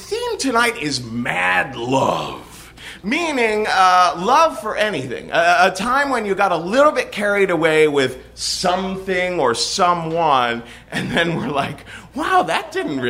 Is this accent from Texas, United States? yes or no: no; New York, United States; as a New Yorker, I can warn you, if it starts to become too hip, then the people from the Jersey Shore start coming.